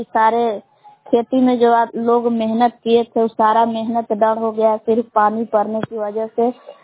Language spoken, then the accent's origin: Hindi; Belna, Bihar, India; ग्राम बेलना जिला कैमूर भगुआ का निवासी हूँ।